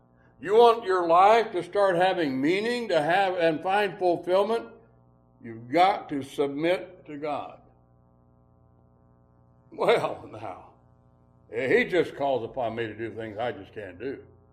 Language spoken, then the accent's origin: English; United States; I'm an American. I don't submit to anybody.